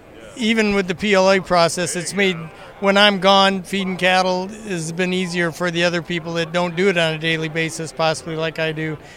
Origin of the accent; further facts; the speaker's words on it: Nashua, Iowa, United States; from Nashua, Iowa, Northeast Iowa. We've got a family feedlot and cow-calf operation